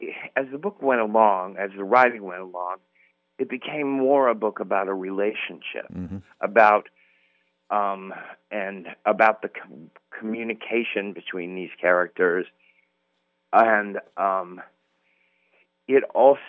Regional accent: Paris, Missouri, United States; also born or lived in Madison, Missouri; Well, this is my home, you know. I grew up in Paris, Missouri, and Madison, Missouri, and I went to school in Columbia

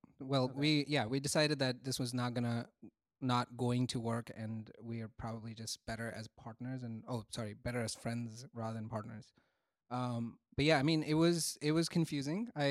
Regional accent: India; So just being an Indian and have grown up in this environment where you're consistently pushed to do better

